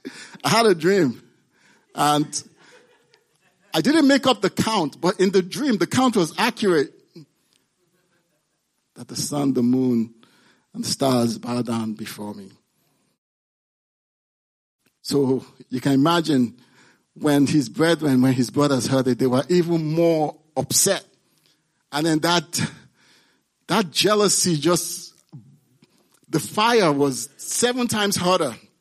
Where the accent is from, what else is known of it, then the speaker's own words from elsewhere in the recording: Nigeria; So being Nigerian, some of these stories, you try to translate into Pidgin English